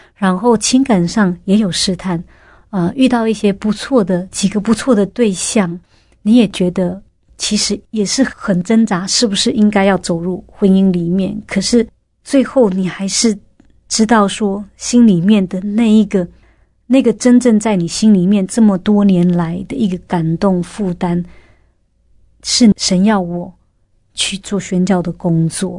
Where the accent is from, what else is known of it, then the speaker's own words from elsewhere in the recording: Taiwan; first language nan; 一个台湾土生土长的孩子，包括我自己在内，这都是很困难的。不要说外语，我以前连国语都讲不好，我家是讲闽南语的。